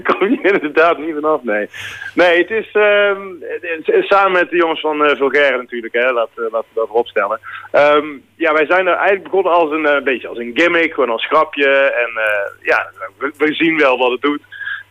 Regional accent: 's-Hertogenbosch, North Brabant, Netherlands; Dat is geboren en getogen in Den Bosch.

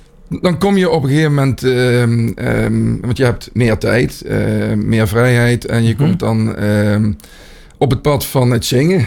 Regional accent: Cuijk, North Brabant, Netherlands; Ik kom uit Kuik.

